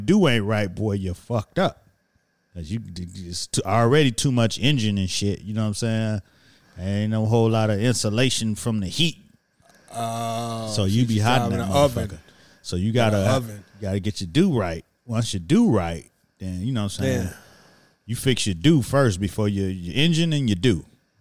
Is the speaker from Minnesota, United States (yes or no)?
no; Miami, Florida, United States; But I'm from Miami, and I go for too cold than anything.